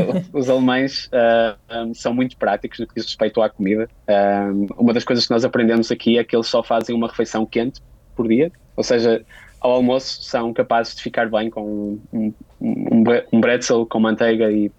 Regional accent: Portugal; E acho que nós, enquanto nós portugueses, tivemos muito essa vontade no passado de partir em rumo ao desconhecido

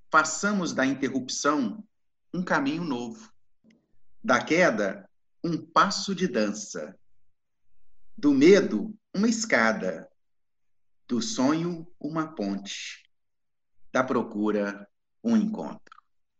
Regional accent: Belo Horizonte, Minas Gerais, Brazil; a gente vem de Belo Horizonte, que é uma cidade grande

